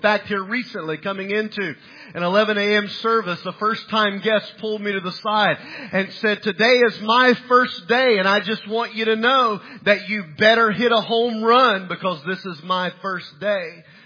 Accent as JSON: {"language": "English", "region": "the South", "country": "United States", "said": "You know, I'm from the South. This is what we do."}